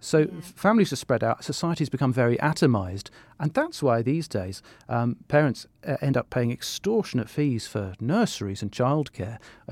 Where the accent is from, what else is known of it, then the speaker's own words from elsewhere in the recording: Scotland, United Kingdom; I grew up in Scotland